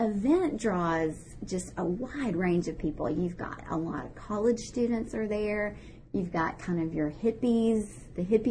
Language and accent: English; Tullahoma, Tennessee, United States; Well, if you don't know, I grew up in Tullahoma, Tennessee.